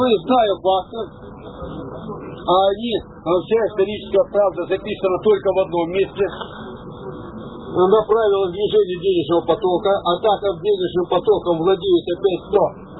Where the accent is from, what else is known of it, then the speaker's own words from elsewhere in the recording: Zheleznogorsk, Krasnoyarsk Krai, Russia; В Красноярске, приехал в родной город, он сейчас Железногорском называется